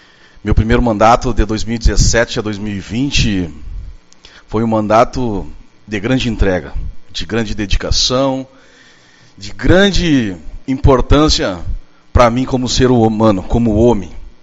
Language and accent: Portuguese; Brazil; E eu, com muito orgulho, nascido e criado lá na União das Vilas, há 43 anos morando no mesmo lugar.